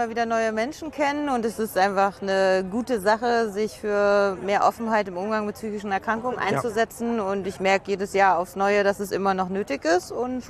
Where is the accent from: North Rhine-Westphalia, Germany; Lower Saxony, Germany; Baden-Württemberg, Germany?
Baden-Württemberg, Germany; Freiburg; Aus Freiburg.